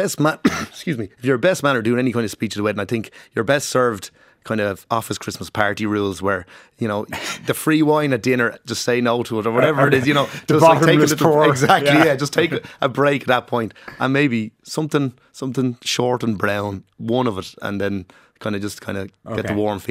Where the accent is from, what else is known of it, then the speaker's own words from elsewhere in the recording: Ireland; because I'm so, as an Irish man, so repressed in every way.